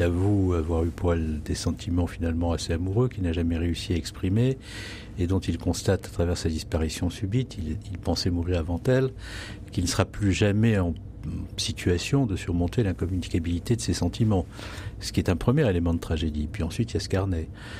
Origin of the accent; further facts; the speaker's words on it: Senlis, Hauts-de-France, France; born there; je ne suis pas un petit pied noir. Pas que cela m'aurait gêné que de l'être, mais je ne suis pas né en Algérie. Je suis né dans l'Oise, à Senlis, en 1963.